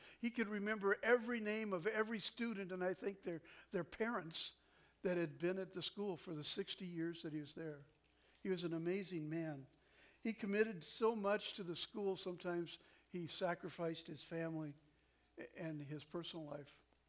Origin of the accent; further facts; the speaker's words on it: Seattle, Washington, United States; He was actually my minister growing up in West Seattle.